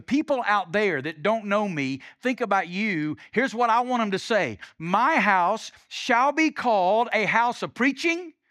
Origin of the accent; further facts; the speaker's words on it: Alabama, United States; now in Las Vegas, United States; When I moved to Las Vegas, one of the first things I learned about myself is I have an accent. I grew up in Alabama. Everybody talks like I talk. I didn't know I had an accent.